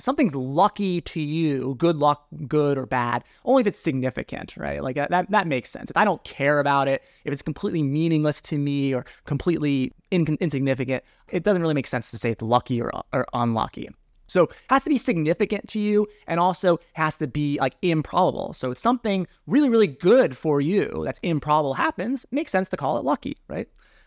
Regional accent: Pennsylvania, United States; near where I grew up in the Poconos.

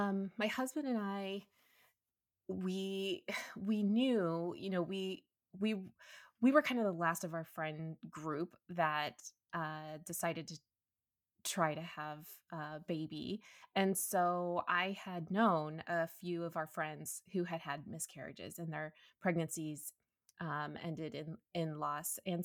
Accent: Phoenix, Arizona, United States; Yeah, so I am an Arizona native, born and raised. So yeah, so I grew up in the Phoenix area, lived here, you know, total desert.

